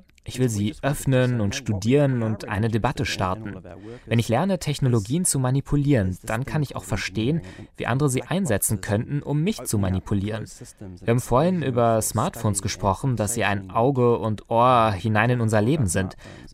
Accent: New Zealand; Bis vor ein paar Jahren war es in meinem Heimatland Neuseeland völlig normal

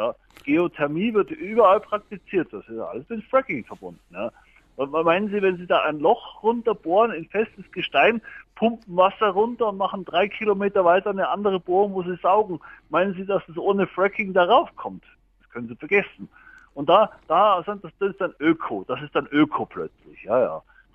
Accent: Munich, Bavaria, Germany; Ich bin in der Großstadt groß geworden, ja, in München. Mittlerweile bin ich so ein bisschen, da habe ich so eine Sommerwohnung jetzt auf dem Land, bin da unterm Karwendel oben

